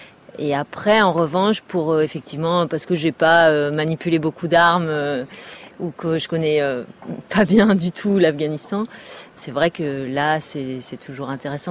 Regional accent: Lorient, Brittany, France; nous, on est originaire de Lorient, comme dans le film, et qui est un peu moins maintenant, mais qui a été pendant longtemps une ville militaire.

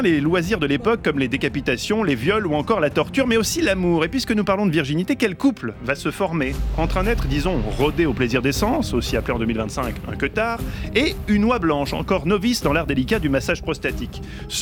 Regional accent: France; chez nous en France

